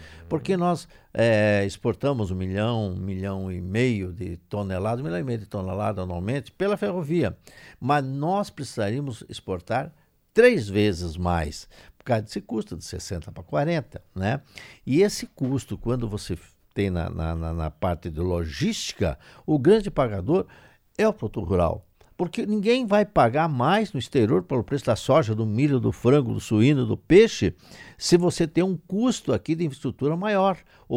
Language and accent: Portuguese; Paraná, Brazil; nós temos que entender que nós, como paranaense, precisamos fazer um caminho próprio.